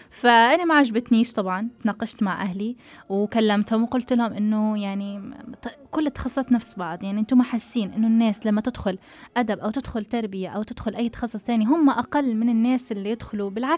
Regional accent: Tunisia; أنا شو العادات والتقاليد اللي عندنا في تونس لازم أمشي عليها. لا بالعكس، أنا واصلة العمر يعني 24 مفروض أكون عارفة عادات تقاليد تونس كلها،

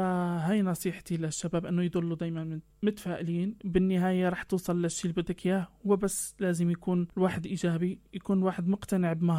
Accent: Morocco; من المغرب.

